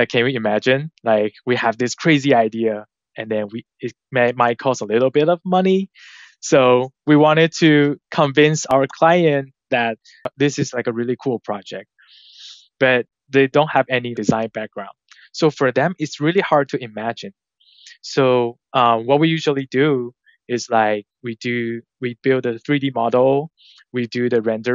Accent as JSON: {"language": "English", "country": "Taiwan", "second_language": "English", "moved": "as an adult", "lives_now": "New York City, United States", "said": "because I'm originally from Taiwan and I moved to New York City like almost 8 years ago"}